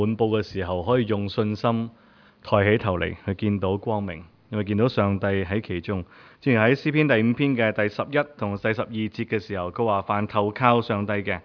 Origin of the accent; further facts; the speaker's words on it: Hong Kong; 即系我喺香港一路长大，根本未试过见到黑到完全睇唔到嘢嘅，乜嘢都睇唔到。